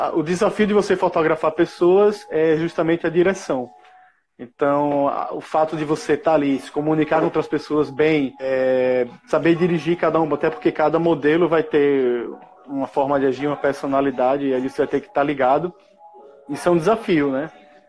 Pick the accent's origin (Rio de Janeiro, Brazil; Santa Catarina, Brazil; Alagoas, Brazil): Alagoas, Brazil; Maceió; Sou de Maceió.